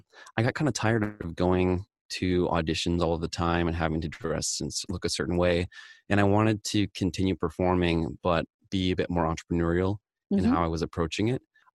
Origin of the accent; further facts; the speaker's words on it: Eau Claire, Wisconsin, United States; I got cast for a local commercial in my hometown of Eau Claire, Wisconsin.